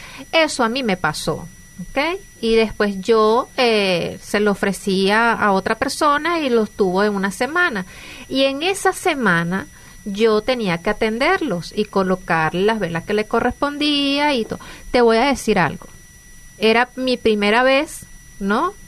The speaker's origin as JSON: {"language": "Spanish", "country": "Venezuela", "said": "mi acento no es de acá, soy venezolana."}